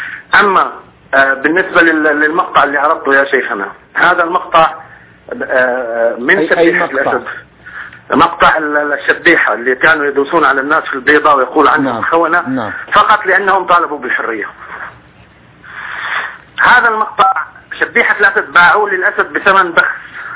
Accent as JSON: {"language": "Arabic", "town": "Homs", "region": "Homs Governorate", "country": "Syria", "said": "انا حمصي."}